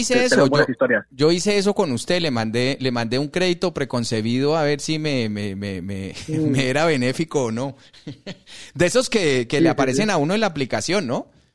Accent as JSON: {"language": "Spanish", "country": "Colombia", "said": "como muchos colombianos, porque yo también tengo ese derecho"}